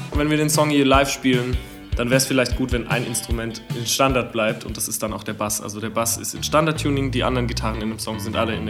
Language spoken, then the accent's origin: German; Herxheim, Rhineland-Palatinate, Germany; ich war wie so oft in Herxheim, wo ich herkomme